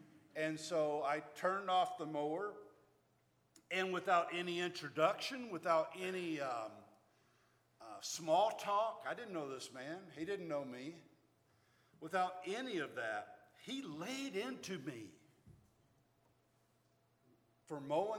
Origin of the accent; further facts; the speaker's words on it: Alabama, United States; Well, I'm originally from the South, and Alabama in particular, Roll Tide.